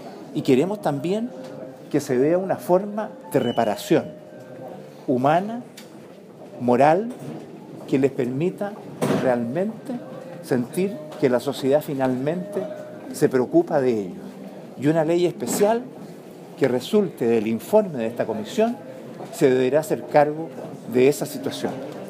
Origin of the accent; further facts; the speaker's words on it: Chile; Nos duele como chilenos ver cómo estos niños han sido dejados en sus derechos